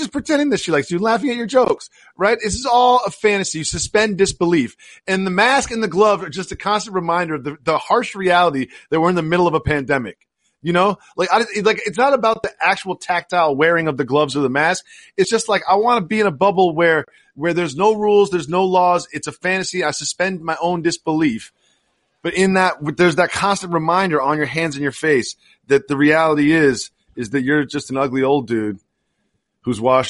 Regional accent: Amherst, Massachusetts, United States; I grew up in Amherst, Massachusetts, which is pretty far from Boston.

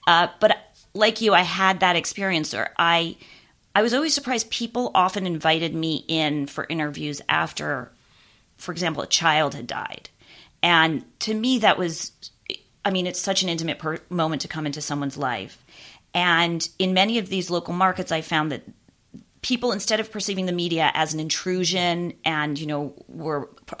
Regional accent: Los Angeles, California, United States; I mean, I grew up in West Los Angeles, you know, and I from a fairly, you know, very comfortable, privileged background.

